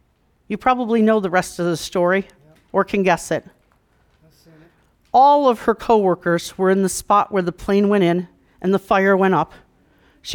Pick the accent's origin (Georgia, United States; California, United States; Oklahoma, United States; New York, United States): New York, United States; I am from New York.